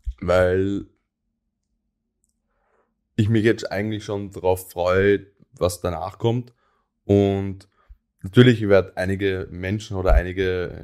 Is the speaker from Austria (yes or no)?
yes; Austria; wenn wir irgendwie ins Ausland gehen als Österreicher, nach Amerika, und du sagst, du kommst aus Österreich